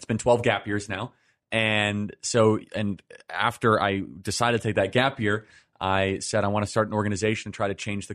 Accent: Chicago, Illinois, United States; I mean, I born and raised in Chicago, Illinois. I had a pretty traditional upbringing.

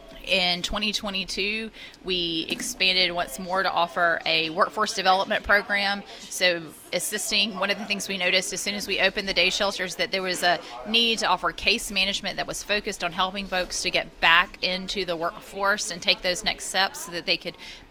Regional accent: Jonesville, South Carolina, United States; now in Rock Hill, United States; I grew up in Union, South Carolina, more specifically Jonesville on a farm where my mom still lives, and graduated from Union High School

